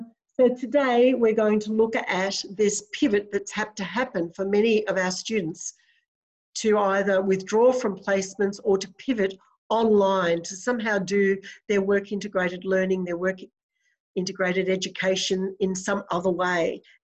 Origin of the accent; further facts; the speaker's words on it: Australia; Because I'm Australian, I'm bound to call it work integrated learning